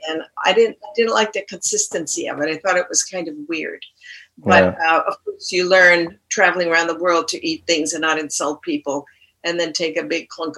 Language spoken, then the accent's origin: English; New York, United States; now in Lund, Sweden; I came from New York in 1968. I just said, I cannot live there.